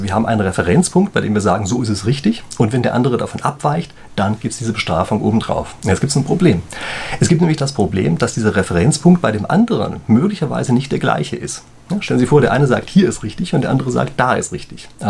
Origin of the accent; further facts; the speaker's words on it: Frankfurt, Hesse, Germany; Wenn Sie als Frankfurter in München fahren, haben Sie wahrscheinlich das Gefühl, dass die Münchner unglaublich aggressiv fahren. Also mir zumindest geht es so.